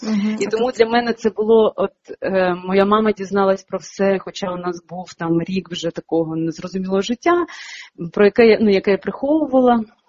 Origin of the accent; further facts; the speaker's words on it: Odesa Oblast, Ukraine; я сама родом з Одеської області, і фільм я зняла не про своє місто, а село. Це село, звідки я родом, це болгарське село на півдні України, і на самому кордоні з Молдовою, Румунією